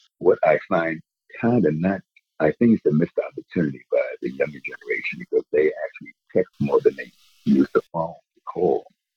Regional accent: Trinidad & Tobago; Oh, yeah, I'm from the Caribbean, from Trinidad, Tobago.

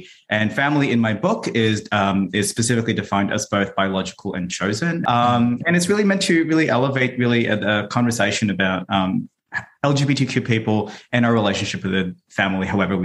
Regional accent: Philippines; the growing up in the Philippines, there was like a lot of just festivals and a lot of like just merriment.

